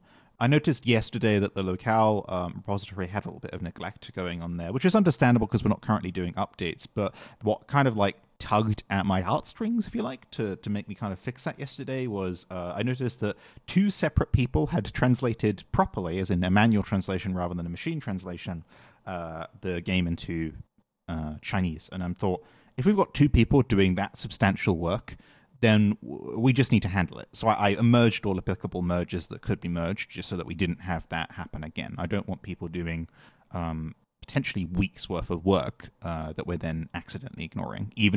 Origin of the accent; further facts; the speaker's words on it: United Kingdom; now in United States; I live in America, but I'm British.